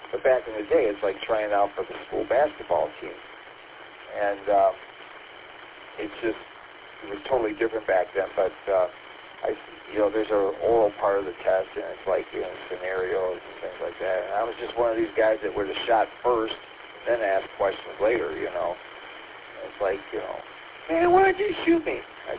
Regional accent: St. Clair Shores, Michigan, United States; Yeah, I grew up in St. Clair Shores, and I've known a lot of law enforcement personnel that have come and gone.

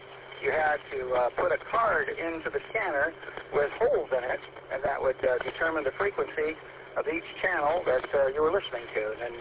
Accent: Goshen, Indiana, United States; Well, I'm actually from Goshen myself.

